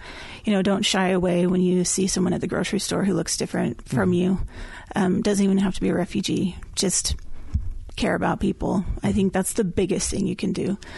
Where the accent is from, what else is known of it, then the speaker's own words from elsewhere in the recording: Kaysville, Utah, United States; Yeah, so I think, well, I grew up in Kaysville, and in, you know, it's a bit of a bubble.